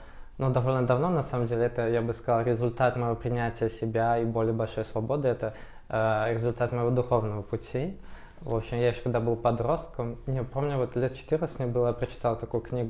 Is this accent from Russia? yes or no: no; Minsk, Belarus; я сам из Минска, и пока я жил в Минске, ну вот, в 17 лет мне было, я поступил на журфак